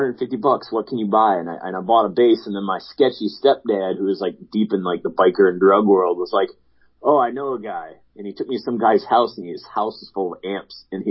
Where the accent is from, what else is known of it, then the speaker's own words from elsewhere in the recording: Canton, Michigan, United States; So I was with my mom quite a many years without a father. And we were living with her sister out in Canton, Michigan for a little bit.